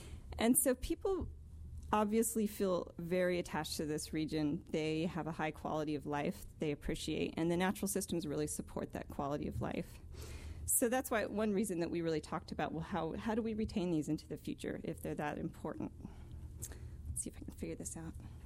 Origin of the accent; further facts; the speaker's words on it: California, United States; I'm from California originally.